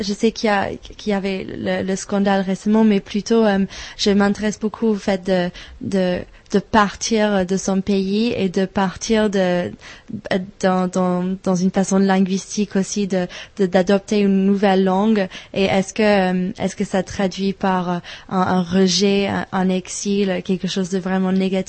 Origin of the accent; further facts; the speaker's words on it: England, United Kingdom; first language en; French is a second language; moi je suis anglaise, l'anglais c'est ma langue maternelle